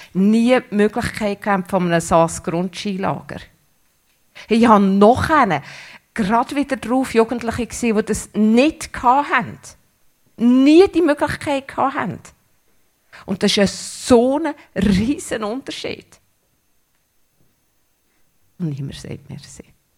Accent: Switzerland; Einfach so sind wir Schweizer.

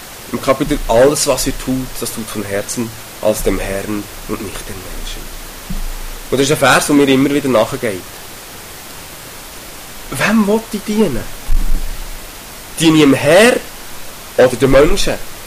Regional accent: Switzerland; Völlig entgegen dem gehen, wo wir als Schweizer in unseren stummen Götzen.

